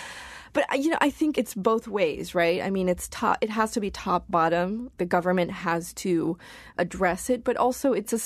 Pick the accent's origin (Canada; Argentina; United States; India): Argentina; I'm from Argentina.